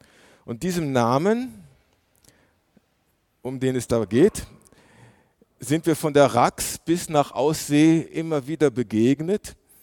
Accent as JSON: {"language": "German", "country": "Germany", "said": "aber als Deutscher ist vielleicht mir zu entschuldigen, dass ich das nicht so in der Tiefe genau wusste"}